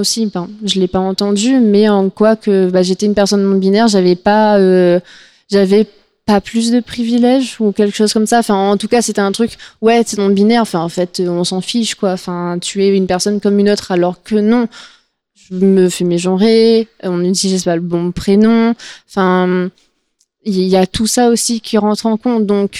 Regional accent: Réunion, France; also born or lived in Lyon; now in Rennes, France; j'ai arrêté de dire que je venais de La Réunion. Donc j'ai déménagé de Lyon à Rennes, donc on croit que je suis de Lyon

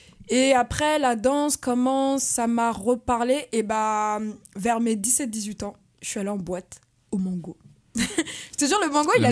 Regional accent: Nantes, Pays de la Loire, France; Moi, je suis née à Nantes, j'ai grandi à Malakoff, qui est un quartier assez chaud quand même. Et moi, j'ai 5 sœurs, du coup, je suis d'une famille nombreuse.

